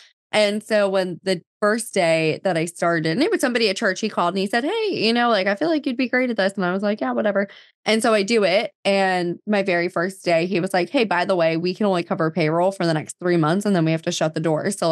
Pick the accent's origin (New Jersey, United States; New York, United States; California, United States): New Jersey, United States; And so I always knew that I was supposed to live in the deep South in the United States, even though I grew up in New Jersey.